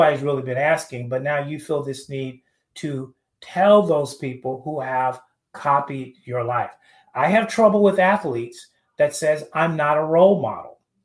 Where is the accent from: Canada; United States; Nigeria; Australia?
United States; Texas; You know, I grew up in the South in Texas, and we had a lot of sayings.